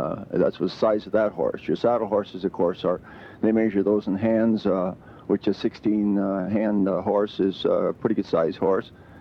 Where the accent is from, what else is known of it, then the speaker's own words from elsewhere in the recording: Rochester, Minnesota, United States; born there; now in Alaska, United States; I was born in Rochester, Minnesota.